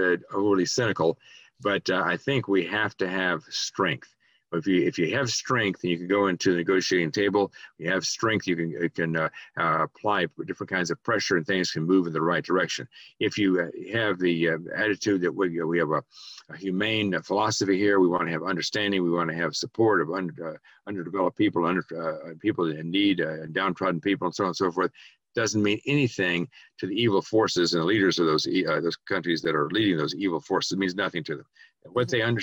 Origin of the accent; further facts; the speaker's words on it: Texas, United States; I'm from Texas, and I volunteered for the Vietnam War and volunteered for the infantry and whole thing, in part because of the heritage of the Alamo.